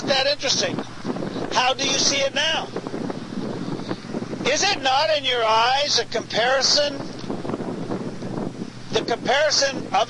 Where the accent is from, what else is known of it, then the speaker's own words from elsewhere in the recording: the West, United States; Growing up in the West and being a history buff, you know, there's a lot of different little encounters that happened even in the area where I grew up and in Montana and Wyoming.